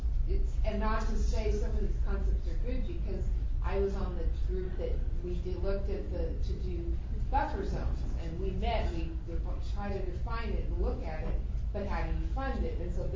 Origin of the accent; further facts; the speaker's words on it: Selma, California, United States